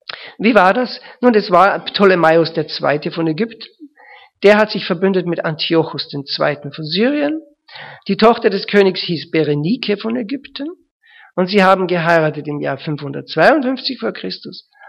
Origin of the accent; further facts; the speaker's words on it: Austria; Und ich bin ein Österreicher, also ich verstehe das.